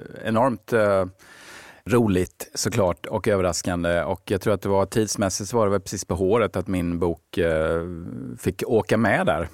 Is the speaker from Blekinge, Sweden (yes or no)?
yes; Ronneby, Blekinge, Sweden; min egen uppväxt i hemma i Ronneby.